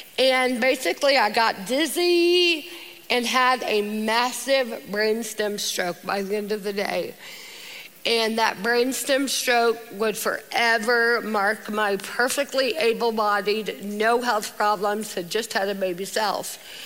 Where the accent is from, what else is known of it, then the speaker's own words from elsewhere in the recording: Athens, Georgia, United States; I grew up in Athens, Georgia, married my college sweetheart in November of 2004